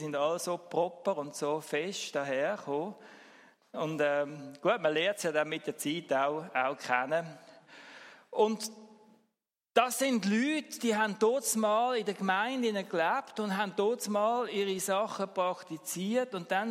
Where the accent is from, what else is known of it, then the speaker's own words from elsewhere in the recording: Switzerland; Und jetzt würden wir ja vermutlich als Schweizer sagen, es gibt wohl kaum ein Land, wo wir so frei sind wie da in der Schweiz.